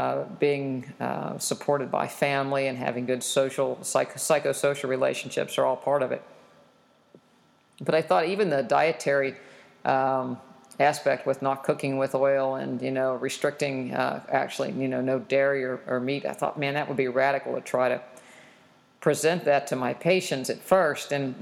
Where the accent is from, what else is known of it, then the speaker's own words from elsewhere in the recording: West Virginia, United States; And certainly where I grew up in West Virginia